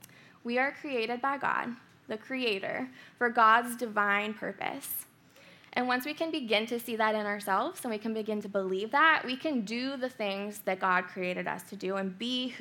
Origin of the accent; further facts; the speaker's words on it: McKeesport, Pennsylvania, United States; So I am from White Oak, McKeesport area. I was born and raised here.